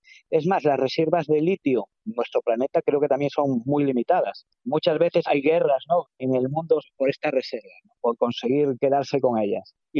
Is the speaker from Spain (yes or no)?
yes; Galicia, Spain; Y los más pobres del sur de Europa, pues a lo mejor también somos los gallegos